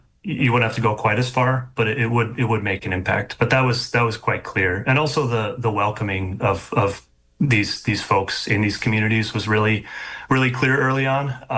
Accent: Chisholm, Minnesota, United States; What surprised me was growing up in Chisholm is about 4,000 to 5,000 people. So it's a small town, but you realize by going to some of these other communities how big Chisholm is compared to them.

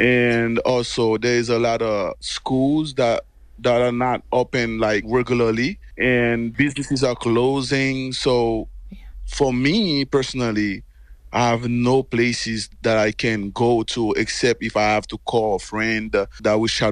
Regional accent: Port-au-Prince, Ouest, Haiti; moved away as an adult; I was born in Port-au-Prince. My whole life was in Port-au-Prince.

